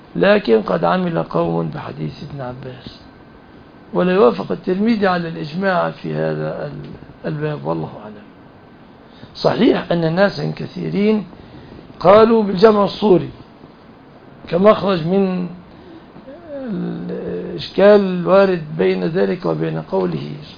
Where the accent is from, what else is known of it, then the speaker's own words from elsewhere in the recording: Egypt; نحن كمصريين